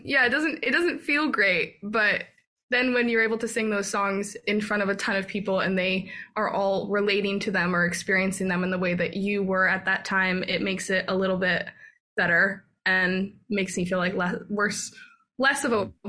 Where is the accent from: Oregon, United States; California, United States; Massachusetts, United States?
Massachusetts, United States; we're both from Massachusetts